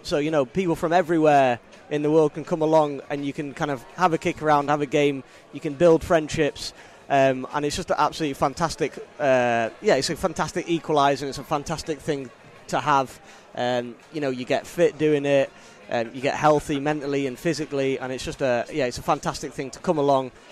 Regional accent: Manchester, North West England, United Kingdom; now in Glasgow, United Kingdom; I'm from Manchester, from Chorlton originally.

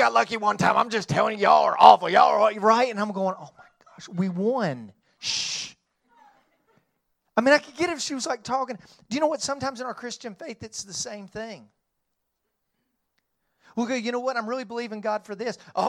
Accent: Knoxville, Tennessee, United States; I grew up in right outside of Knoxville, Tennessee. I'm a University of Tennessee fan.

